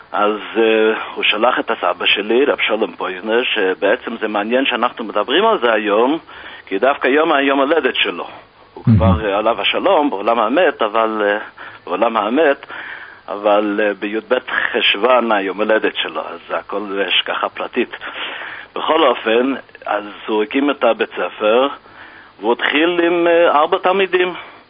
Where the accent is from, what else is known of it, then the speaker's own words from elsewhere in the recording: Pittsburgh, Pennsylvania, United States; אבל אני גדלתי בפיטסבורג, אחר כך הלכתי ללמוד בישיבה